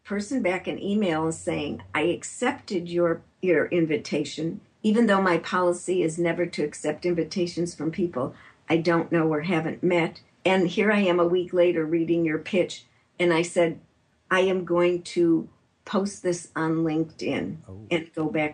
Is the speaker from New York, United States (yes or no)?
no; Chicago, Illinois, United States; I'm from Chicago. I'll talk about deep dish pizza for an hour.